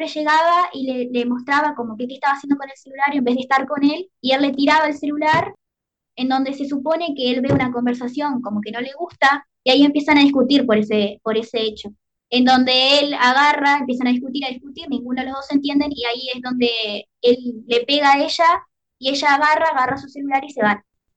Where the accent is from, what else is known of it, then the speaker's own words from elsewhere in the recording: Guichón, Paysandú, Uruguay; mi segundo año acá en el hogar estudiantil. Soy de Guichón, departamento de Paysandú, una ciudad a 90 kilómetros.